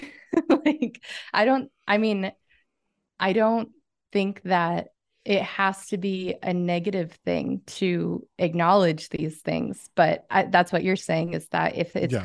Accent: Farmington, New Mexico, United States; I am a citizen of the Navajo Nation. I am originally from Farmington, New Mexico, which is a border town on the edge of the Navajo Nation.

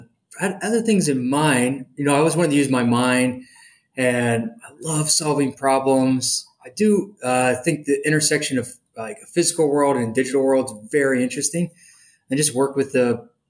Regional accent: Pennsylvania, United States; born there; also born or lived in Indianapolis / Chicago / Montana / Portland; But I was born in Pennsylvania, spent some time in Indianapolis, graduated high school in Chicago. Moved out to Montana, went to Montana State, moved to Portland, Oregon.

